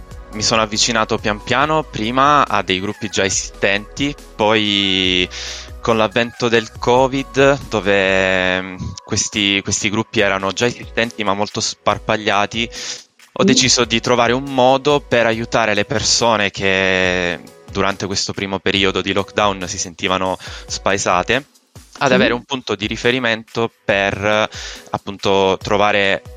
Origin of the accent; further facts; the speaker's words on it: Calabria, Italy; Io sono calabrese, vengo da un paesino in provincia di Reggio Calabria.